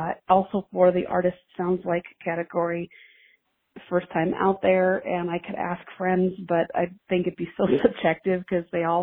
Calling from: Montana, United States; I am calling from Montana.

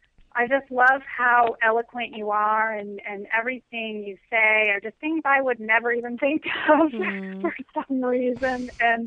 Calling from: Sacramento, California, United States; I'm in Sacramento.

